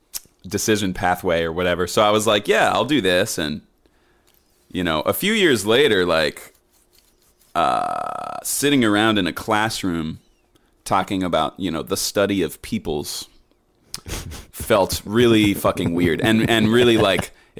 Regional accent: Brookline, Massachusetts, United States; I'm from Brookline, Massachusetts.

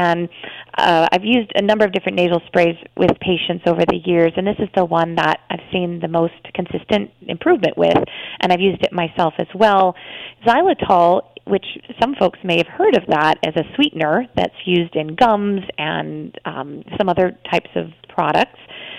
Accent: Midwest, United States; I was from the Midwest. My mom was a nurse, but we thankfully didn't go to the doctor very often

